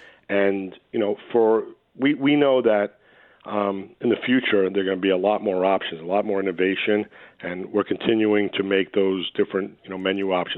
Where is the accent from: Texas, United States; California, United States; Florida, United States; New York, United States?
New York, United States; I remember, growing up in the New York area, and if you wanted to get something delivered, your choice was basically pizza.